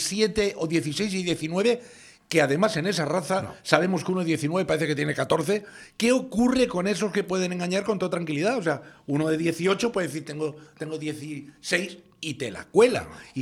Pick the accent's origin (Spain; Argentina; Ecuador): Spain; parece como que somos, de otro país, que no somos españoles